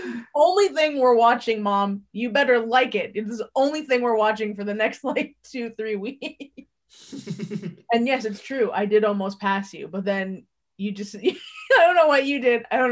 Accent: Canada; this is why us as Canadians feel the need that as soon as something Canadian makes it big and it's Canadian, we're like, that's Canadian.

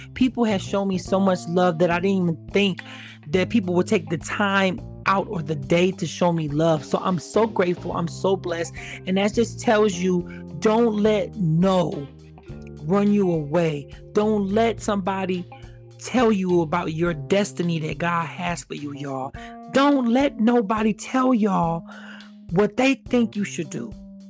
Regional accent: Detroit, Michigan, United States; So I'm from Detroit. I'm representing.

